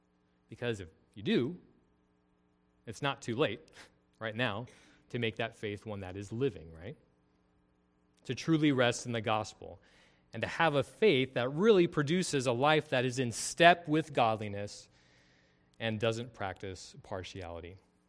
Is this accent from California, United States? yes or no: yes; California, United States; as I've grown up as an American, as a conservative, semi-rural Californian, right?